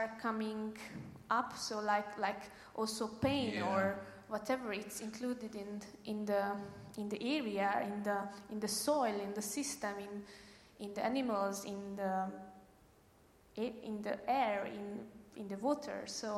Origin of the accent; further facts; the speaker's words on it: Hungary; English is a second language; Buc, I also come from here. That's my hometown, so at the edge of the Holon.